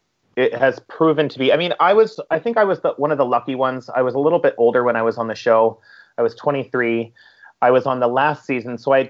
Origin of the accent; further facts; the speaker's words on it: Alberta, Canada; I'm from Southern Alberta.